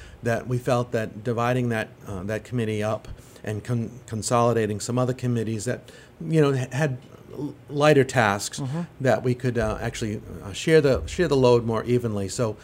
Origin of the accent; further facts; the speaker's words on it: North Attleboro, Massachusetts, United States; raised in North Attleboro throughout until I was 24.